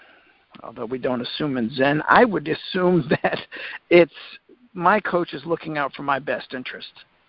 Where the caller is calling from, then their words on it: Annapolis, Maryland, United States; I'm calling from Annapolis, Maryland.